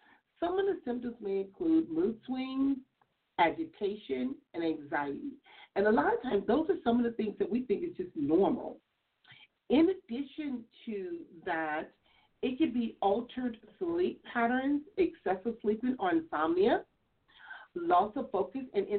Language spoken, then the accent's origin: English; Compton, California, United States; I had no knowledge of none of that stuff growing up in Compton.